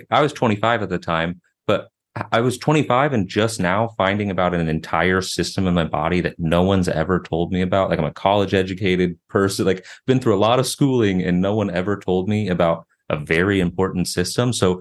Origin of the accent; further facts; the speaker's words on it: Kansas, United States; I'm a guy from Kansas that lived in the mountains for a while. I'm living back in Kansas City now